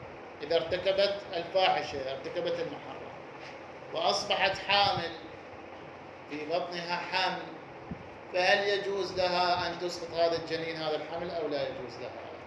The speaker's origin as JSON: {"language": "Arabic", "country": "Iraq", "said": "نحن عندنا في العراق بكثرة"}